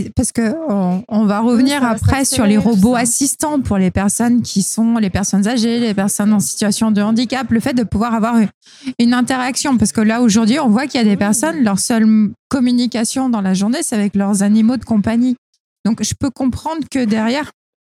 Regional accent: France; On a des films cultes comme ça chez nous en France.

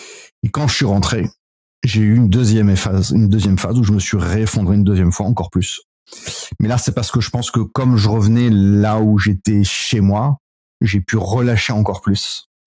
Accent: Paris, Île-de-France, France; La seule chose que je puisse faire, c'est rentrer chez moi à Paris.

